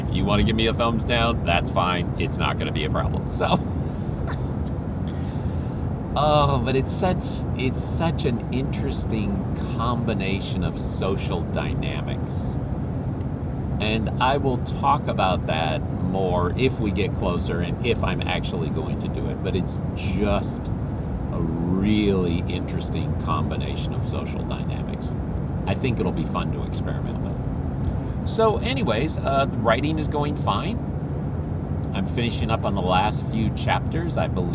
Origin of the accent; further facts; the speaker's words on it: Philippines; now in United States; I remember this. I grew up in the Philippines. So I'm still on the tail ends of that.